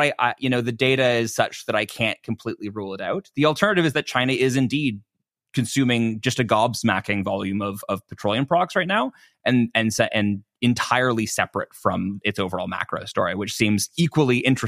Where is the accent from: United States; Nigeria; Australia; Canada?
Canada; Toronto, Ontario; I'm Canadian up in Toronto.